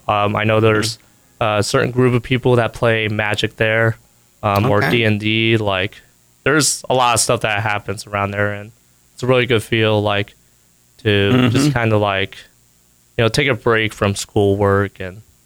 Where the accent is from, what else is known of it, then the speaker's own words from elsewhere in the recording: Clyde, Ohio, United States; I'm from Clyde, Ohio.